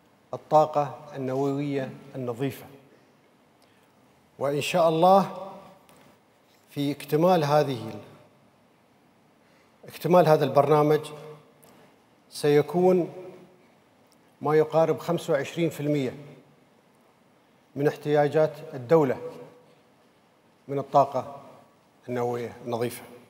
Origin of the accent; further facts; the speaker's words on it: United Arab Emirates; ولكن الميزة الثانية اللي أنا كإماراتي أفتخر فيها